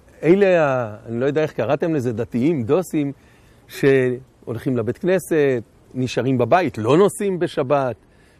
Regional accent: Tel Aviv, Tel Aviv District, Israel; גדלתי בתל אביב

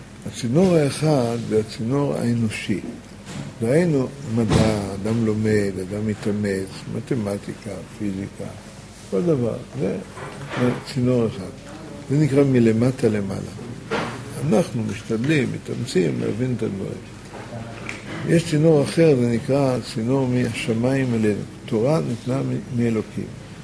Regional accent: Holon, Tel Aviv District, Israel; אני בילדותי, אני גרתי בחולון.

